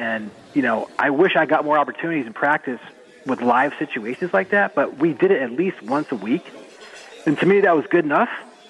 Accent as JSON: {"language": "English", "town": "Avon", "region": "Connecticut", "country": "United States", "tie": "born or raised there", "said": "I'm from Connecticut. I'm in Avon, Connecticut. I have three children, and they're growing up so quick. My oldest is at Avon Old Farms High School, where I went to high school"}